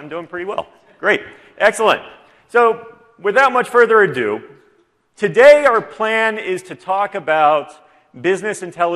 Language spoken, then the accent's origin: English; Ohio, United States; now in Texas, United States; As you may or may not notice from my funny accent, I'm originally from Ohio, currently living in Texas.